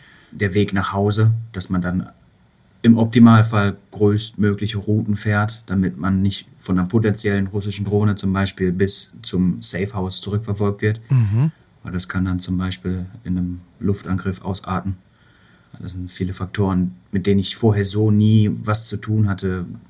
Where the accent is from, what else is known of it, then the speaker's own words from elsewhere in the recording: North Rhine-Westphalia, Germany; Aufgewachsen in Nordrhein-Westfalen. Mhm. So, das ist so der Raum. Zu viel würde ich dafür auch nicht sagen wollen. Also welche Stadt genau, Nordrhein-Westfalen, westlicher Teil davon, ja.